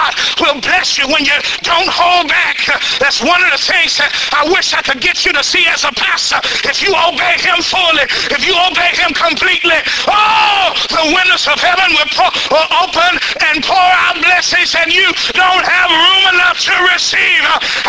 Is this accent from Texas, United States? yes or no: yes; Dallas, Texas, United States; moved away as an adult; a place that I didn't want to go from, my hometown, Dallas, Texas.